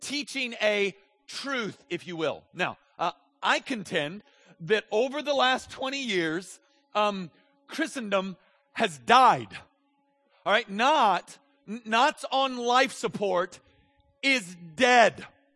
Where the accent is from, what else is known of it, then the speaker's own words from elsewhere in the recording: United States; I'll just speak as an American